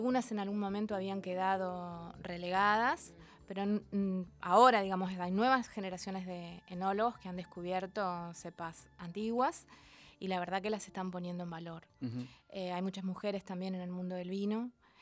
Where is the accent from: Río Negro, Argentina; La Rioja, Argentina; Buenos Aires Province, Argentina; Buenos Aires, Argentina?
Río Negro, Argentina; General Roca; Nada, soy de General Roca, Río Negro.